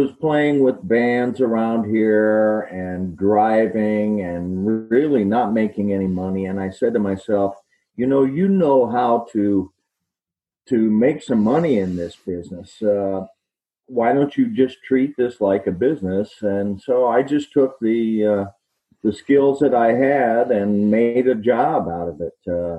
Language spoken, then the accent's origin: English; Iowa, United States; moved away as an adult; now in California, United States; I owe everything I am to the education and the teachers that I had growing up in Iowa. When I was about 29, almost 30, I moved to California